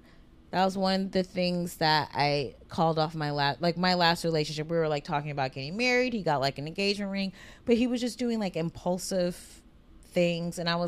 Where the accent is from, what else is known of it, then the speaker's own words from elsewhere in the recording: Midwest, United States; I'm from the Midwest.